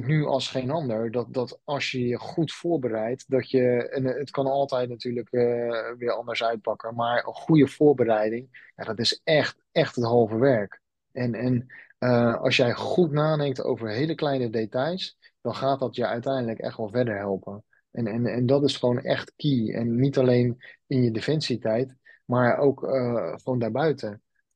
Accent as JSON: {"language": "Dutch", "town": "Rotterdam", "region": "South Holland", "country": "Netherlands", "moved": "yes", "said": "Ik betrap mezelf er gewoon zo vaak op dat ik zeg: ja, maar bij ons in Rotterdam."}